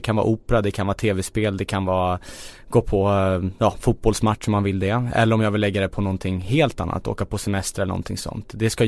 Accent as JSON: {"language": "Swedish", "town": "Kista", "region": "Stockholm County", "country": "Sweden", "tie": "born or raised there", "also_born_or_lived": "Husby"}